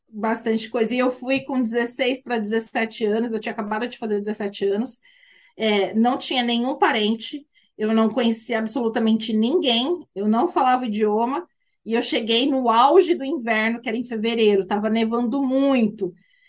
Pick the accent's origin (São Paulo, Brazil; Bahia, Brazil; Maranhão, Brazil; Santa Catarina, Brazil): São Paulo, Brazil; Mogi das Cruzes; Eu sou de Mogi das Cruzes, São Paulo.